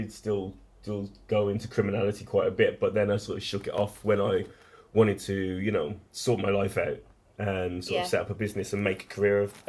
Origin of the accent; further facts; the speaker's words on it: Wolverhampton, West Midlands, United Kingdom; So yeah, it was Wolverhampton, like